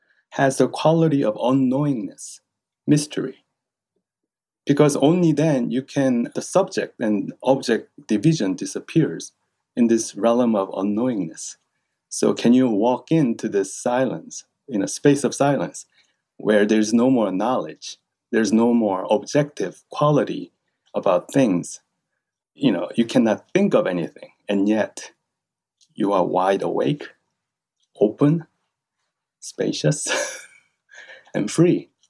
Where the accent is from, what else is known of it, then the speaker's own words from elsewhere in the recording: South Korea; Oh, I am male. You know, oh, I am from South Korea.